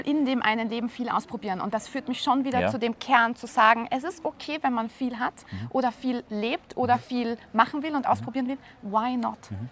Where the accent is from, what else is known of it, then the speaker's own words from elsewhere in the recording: Vienna, Austria; Also ich bin ja eine Wienerin, die in Kärnten lebt. Mhm. Seit 2013 mittlerweile.